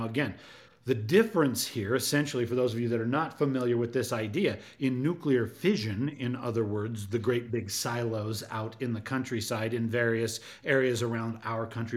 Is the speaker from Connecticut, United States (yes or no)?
no; Utah, United States; I grew up in Utah as a child